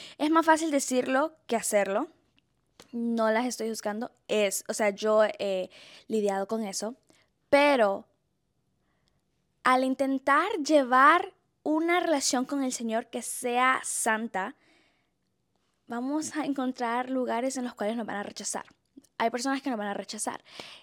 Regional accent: Honduras; moved away; pero yo cuando estaba en Honduras, a pesar de que estaba en mi país, estaba con mi familia, con mis amigos

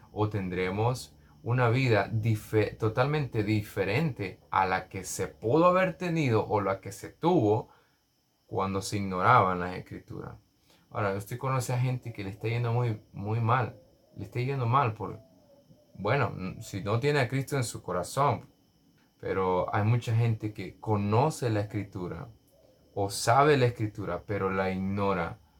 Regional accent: El Salvador; como decimos salvadoreños, no cuadran.

